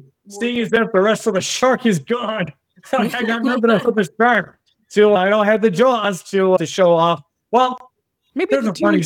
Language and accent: English; Michigan, United States; Now, I'm from Michigan and we got the Great Lakes.